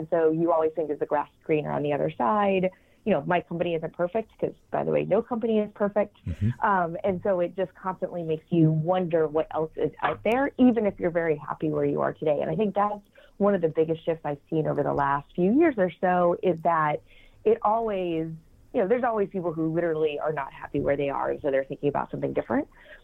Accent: New England, United States; now in New York City, United States; I currently live in New York City. We've been here for about 9 years, so I'm originally from New England. I have lived in various states across the country

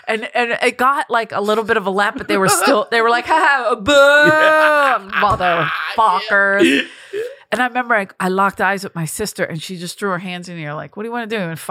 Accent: Philadelphia, Pennsylvania, United States; And I'm on stage and I say I'm from Philly.

